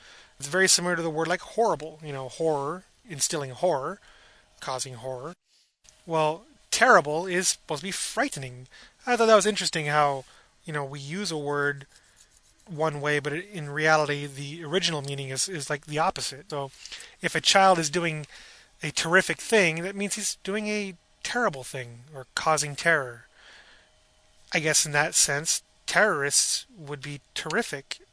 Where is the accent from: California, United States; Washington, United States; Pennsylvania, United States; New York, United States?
Washington, United States; Seattle; But for the most part, lived up here in Washington, born and raised in Seattle, moved to Maple Valley